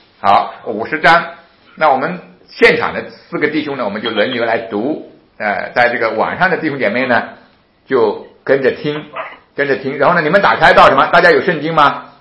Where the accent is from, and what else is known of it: China